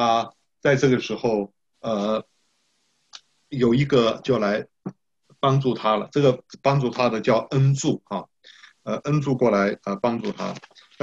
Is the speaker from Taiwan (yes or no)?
yes; Taiwan; 像我小的时候住在基隆河边呢，基隆河跟暖江的交口啊